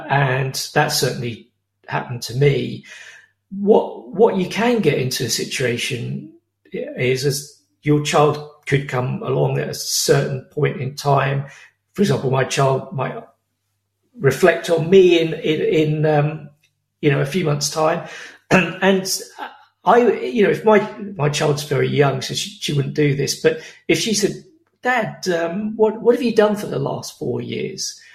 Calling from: England, United Kingdom; Well, I'm speaking from England in October. It's cold and dark outside.

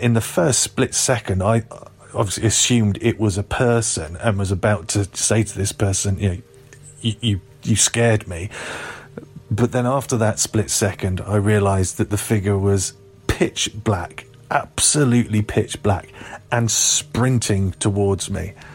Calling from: Glastonbury, South West England, United Kingdom; Hello Derek … I'm calling from Glastonbury in southwest England.

